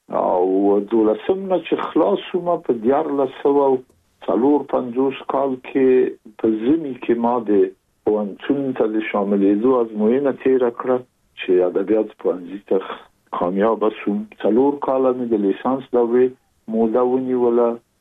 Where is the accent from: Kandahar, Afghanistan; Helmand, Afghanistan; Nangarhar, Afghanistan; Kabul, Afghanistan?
Kabul, Afghanistan; زه زېږېدلی په کابل کې یم. د کابل په چاردی کې ګزرګاه پله ته ورڅېرمه، او کلی د شکلا خان کلا. هلته زه زېږېدلی یم، خو یو درې یا څلور کاله وروسته زما کورنۍ بیا د مراد خان ته کډه شوې ده، چې هلته د پدري کلا ده.